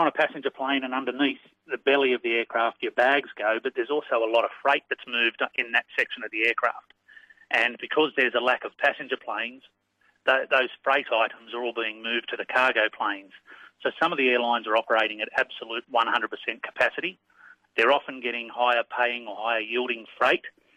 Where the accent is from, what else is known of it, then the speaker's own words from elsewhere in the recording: Sydney, New South Wales, Australia; the flight that we had coming back into Sydney, my home state, got cancelled